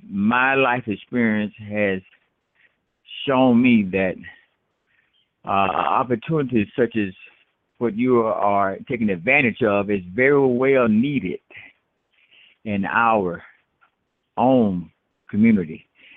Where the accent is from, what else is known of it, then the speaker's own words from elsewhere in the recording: Albany, Georgia, United States; I'm from Albany, Georgia.